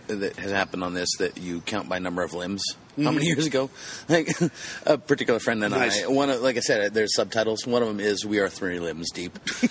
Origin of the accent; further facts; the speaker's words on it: Denver, Colorado, United States; and I came from Denver, which most people know Denver. Big fucking city, directly into a city with a population of like 2,400 people.